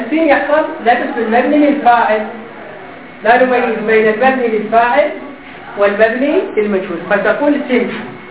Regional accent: Iraq; إحنا عندنا في العراق

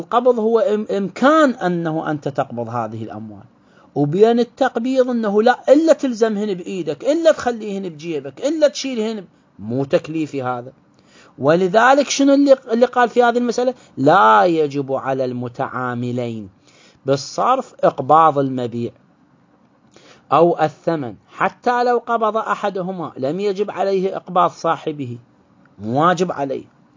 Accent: Iraq; تتذكرون الدرهم والميت فلس اللي عندنا في العراق

